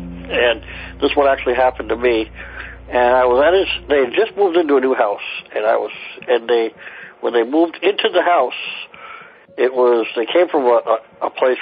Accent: Vermont, United States

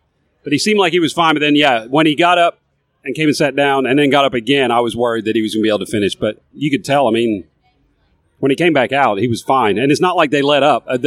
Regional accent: England, United Kingdom; I grew up in England

